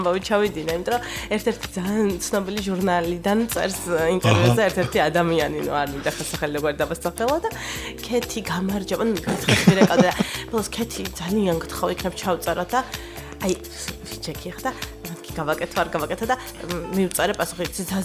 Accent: Tbilisi, Georgia; ეს თბილისური რაღაცა უბანში გავიზარდე, სადაც აი კერძო ბინებია და ძალიან ისეთი სამეზობლო და

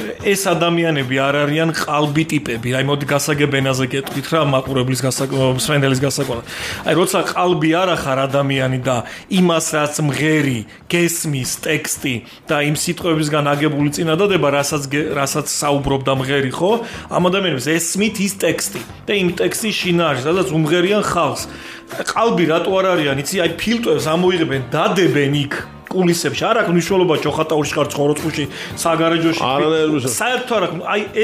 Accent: Rustavi, Kvemo Kartli, Georgia; ლაშა, შენ რუსთაველი ხარ, მეც რუსთაველი ვარ, იცი?

